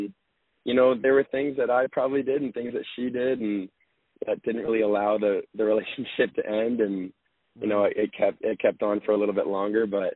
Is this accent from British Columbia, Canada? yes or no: no; Toronto, Ontario, Canada; I'm from Toronto, so, you know, getting shows out here, believe it or not, even though I'm from here